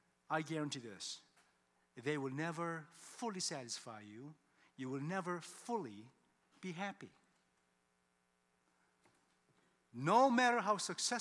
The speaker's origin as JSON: {"language": "English", "town": "Ann Arbor", "region": "Michigan", "country": "United States", "tie": "born or raised there", "said": "You know, I grew up in Ann Arbor, Michigan. As an immigrant family, I was the second son."}